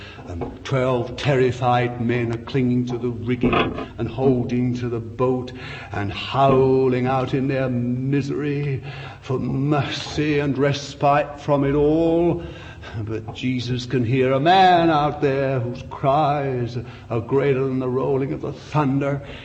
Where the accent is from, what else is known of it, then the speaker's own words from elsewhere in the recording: Bethnal Green, London, United Kingdom; born there; My apologies to you, I was born in Bethnal Green.